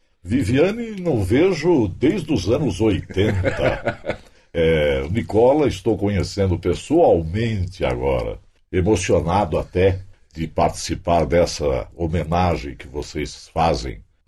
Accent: São Paulo, Brazil; quando eu nasci, nós morávamos num porão na Vila das Mercês.

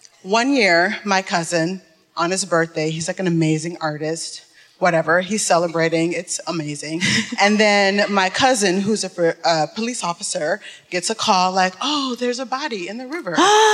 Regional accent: Detroit, Michigan, United States; I'm from Detroit.

